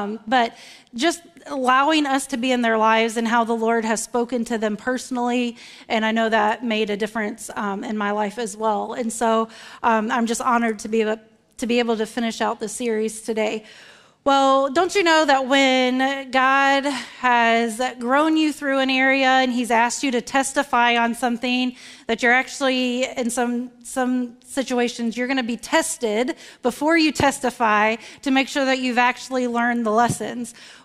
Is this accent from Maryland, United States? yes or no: no; Florida, United States; I am from Florida. I moved there when I was 2.